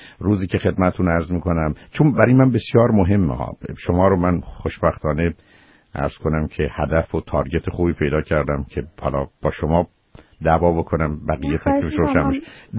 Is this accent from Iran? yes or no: yes; Iran; now in United States; فارسی رو دوست داریم، ما ایرانی هستیم